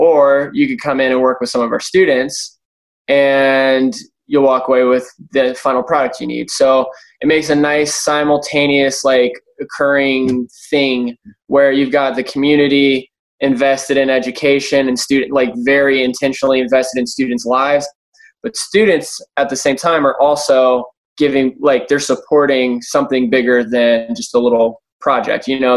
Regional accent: Cincinnati, Ohio, United States; moved away as an adult; now in Chattanooga, United States; If you're from Chattanooga, I'm not from Chattanooga. I'm from Cincinnati, Ohio. Ended up moving here for college and stuff. And then I liked it, so I stayed.

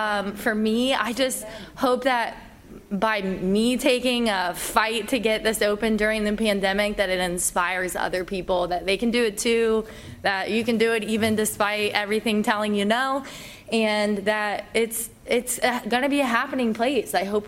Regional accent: Reynoldsburg, Ohio, United States; just being both a business owner and growing up in Reynoldsburg

